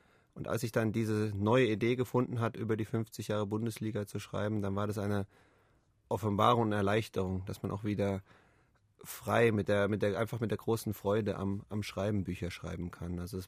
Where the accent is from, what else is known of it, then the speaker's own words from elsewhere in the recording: Frankfurt, Hesse, Germany; Ich bin in Frankfurt groß geworden, in Westfrankfurt, in Schwanheim. Damals, da lebten dann die Arbeiter der Höchst AG, wie mein Vater auch, in Siedlungen, die Höchst AG gebaut hatte.